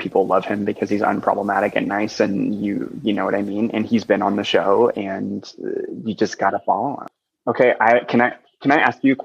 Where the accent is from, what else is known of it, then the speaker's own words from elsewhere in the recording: Arkansas, United States; I'm from Arkansas. No, I'm from Arkansas. I know country music